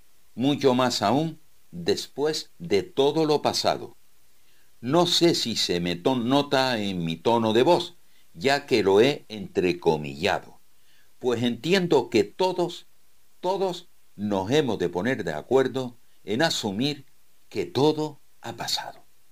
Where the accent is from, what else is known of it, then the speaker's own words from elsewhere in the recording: Gáldar, Canary Islands, Spain; Nacido y criado en Gáldar, justamente en la calle Delgado número 2, en el propio Camino de Santiago. Así que ya saben dónde vivo